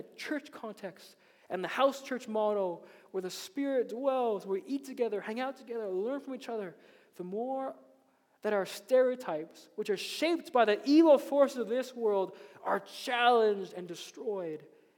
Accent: Philippines; They know I'm Filipino.

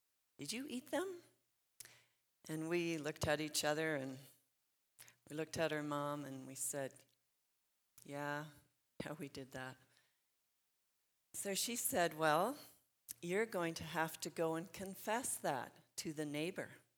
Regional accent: Edmonton, Alberta, Canada; I grew up right here in Edmonton.

